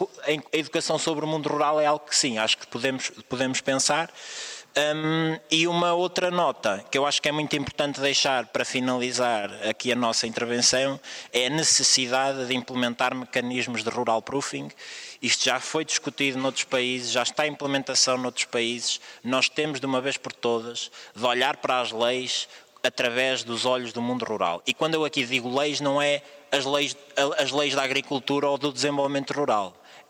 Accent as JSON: {"language": "Portuguese", "region": "Viseu", "country": "Portugal", "said": "Eu sou da região de Viseu e todos os municípios queixam do mesmo."}